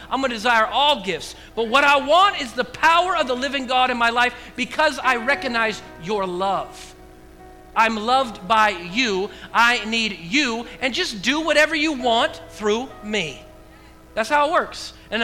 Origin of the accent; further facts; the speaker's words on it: Oregon, United States; I'm from Oregon. We hug trees, okay?